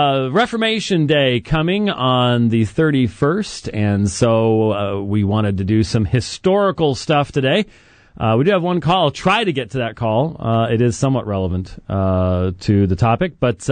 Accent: Scotland, United Kingdom; I'm Scottish. What do you want? We have bagpipes

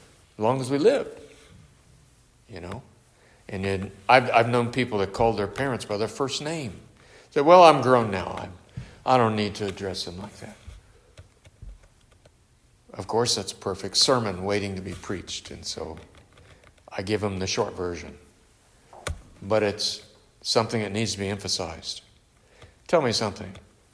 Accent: the South, United States; Of course, I grew up in the South, so that's different culture.

